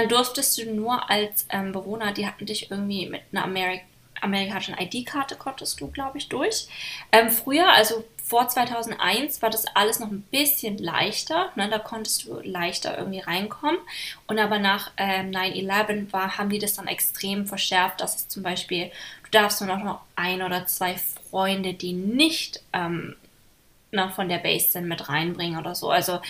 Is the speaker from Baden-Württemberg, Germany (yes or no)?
yes; Baden-Württemberg, Germany; also ich komme ja aus Baden-Württemberg, ne?